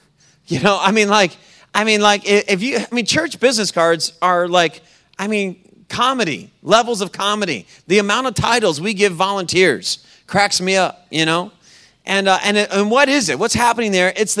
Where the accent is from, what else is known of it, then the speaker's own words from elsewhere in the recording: the South, United States; And I grew up in the South, and, you know, we talk back in church